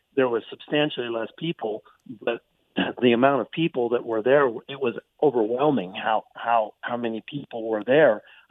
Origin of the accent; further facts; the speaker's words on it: California, United States; moved away as an adult; I am a transplant from California about 3 years ago.